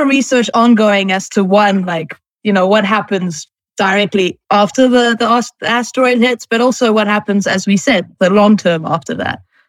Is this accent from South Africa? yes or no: yes; Johannesburg, Gauteng, South Africa; So I'm from Johannesburg, South Africa, originally, and I had the great pleasure of doing a postdoctoral fellowship at the AMNH, where I met all of you lovely people, and I'm currently transitioning back to South Africa